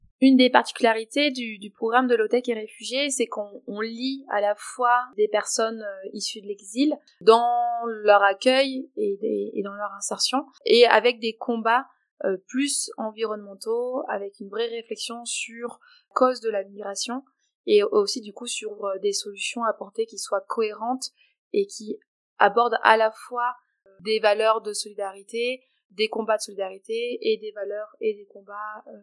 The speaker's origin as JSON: {"language": "French", "town": "Briançon", "region": "Provence-Alpes-Côte d'Azur", "country": "France", "tie": "born or raised there", "said": "Et il a essaimé à Briançon, qui est ma ville natale, en 2020"}